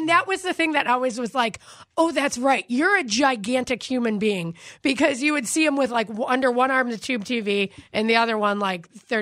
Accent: Melrose Park, Illinois, United States; You know, I'm from Melrose Park. What are you going to do?

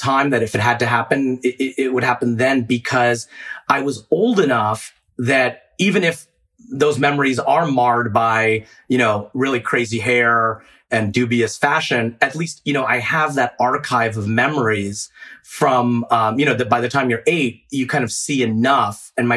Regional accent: Baltimore, Maryland, United States; born there; A year later, I was born in the Baltimore area.

